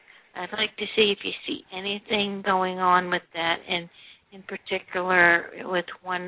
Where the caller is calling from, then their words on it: Atlanta, Georgia, United States; I'm calling from Atlanta, Georgia.